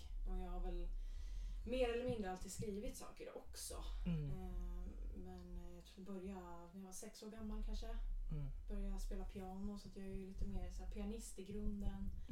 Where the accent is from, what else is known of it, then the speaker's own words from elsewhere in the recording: Skutskär, Gävleborg County, Sweden; now in Stockholm, Sweden; Jag bor här i Stockholm, jag är från Gävle, eller utanför Gävle. Ganska viktigt att säga, nu är jag ganska ledsna på mig. Skutskär heter det lilla samhället. Och jag har väl bott här typ 5 år kanske.